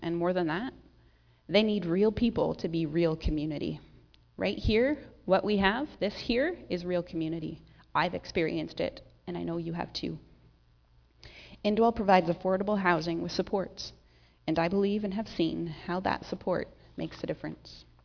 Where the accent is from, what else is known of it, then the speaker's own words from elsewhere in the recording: Ancaster, Ontario, Canada; I am from Ancaster originally, and now find myself in Hamilton working for Indwell.